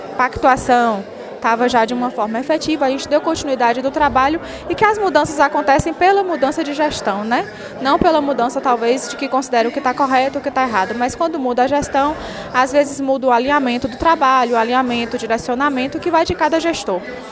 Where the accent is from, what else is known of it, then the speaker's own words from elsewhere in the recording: São Paulo, Brazil; now in Vitória da Conquista, Brazil; Sou natural de São Paulo e vim morar em Vitória da Conquista. Formei em Vitória da Conquista, trabalhei em Itapetinga durante um ano e agora retornei